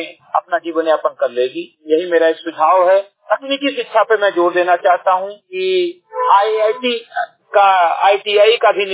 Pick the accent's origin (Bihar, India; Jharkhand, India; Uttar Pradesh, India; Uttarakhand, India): Uttar Pradesh, India; Mihinpurwa; ग्राम सभा से मेरी विकास खंड मेनपुरा जनपद बहराइच का मूल निवासी हूँ